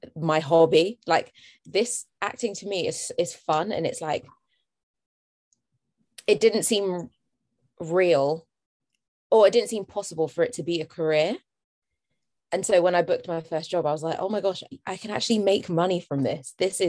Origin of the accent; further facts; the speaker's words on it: London, United Kingdom; Yeah. In East London.